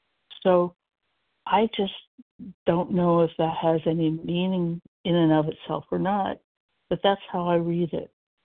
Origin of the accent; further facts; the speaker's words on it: Portland, Oregon, United States; I am from Portland, Oregon